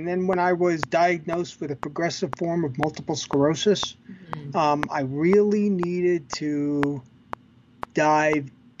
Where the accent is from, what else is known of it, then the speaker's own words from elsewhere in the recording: New York, United States; But for me, I'm a New Yorker. I was working in commercial real estate.